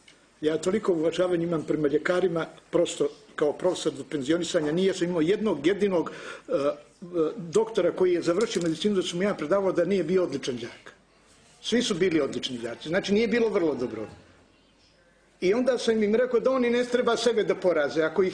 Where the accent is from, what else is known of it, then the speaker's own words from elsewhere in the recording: Bar, Bar Municipality, Montenegro; i dolazim iz Bara